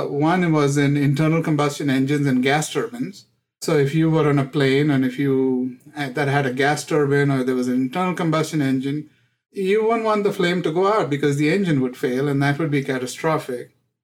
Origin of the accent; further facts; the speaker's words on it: India; I grew up in the Indias, which was an India centered in post-colonial times, where there was lack of opportunity.